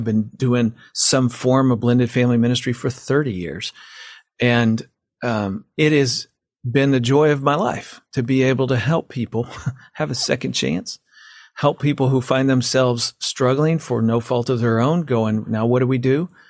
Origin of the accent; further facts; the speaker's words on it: Iowa, United States; I grew up in Iowa. We know something about farming in Iowa, but here's the funny thing, Archie. I know nothing about farming. I grew up in the city